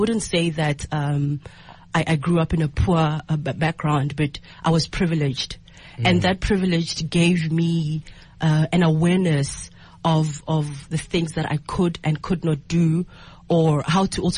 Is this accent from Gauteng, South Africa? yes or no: no; Nkowankowa, Limpopo, South Africa; I am 33 years old, and I come from Nkowankowa on the outskirts of Zinin.